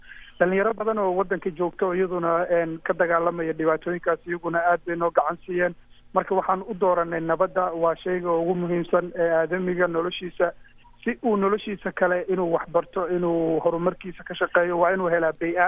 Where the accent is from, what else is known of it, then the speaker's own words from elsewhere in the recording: Mogadishu, Banaadir, Somalia; moved away; Aniguna dhallinyaranimadeydii waqtigii caruur aan korayay magaalada Muqdisho aan ku koray, kadib waxaan nasiib fursad u helay inaan waddamada dibadda oo muddo kusoo noolaado